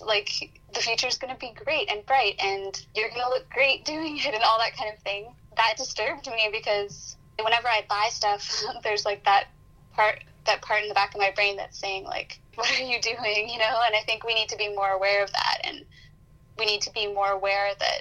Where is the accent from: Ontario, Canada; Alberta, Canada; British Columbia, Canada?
British Columbia, Canada; Vancouver